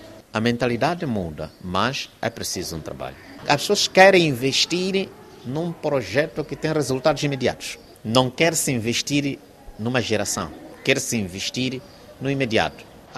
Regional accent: Mozambique; estamos neste país, como moçambicanos

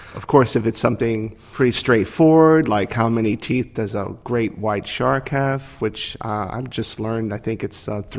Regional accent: Sarasota, Florida, United States; now in New York, United States; from Sarasota, Florida. Been here in New York about 24 years.

